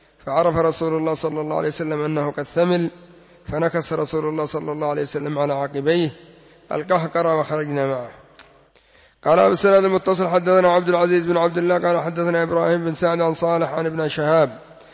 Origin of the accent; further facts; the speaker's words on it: Az-Za'akira, Hajjah, Yemen; هذه في قريتي التي تسمى الزعاكرة، أما لا جينا إلى قرية بني عمر وبني سعيد وقع بينهم أكثر من 70 مقتول